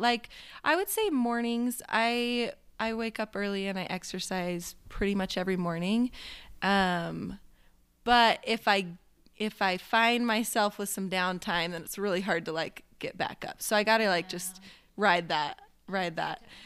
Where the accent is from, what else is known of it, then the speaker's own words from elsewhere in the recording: Oregon, United States; moved away as an adult; now in Utah, United States; But I grew up in Oregon, and that's where the Tillamook Cheese Factory is, and I've been many, many times.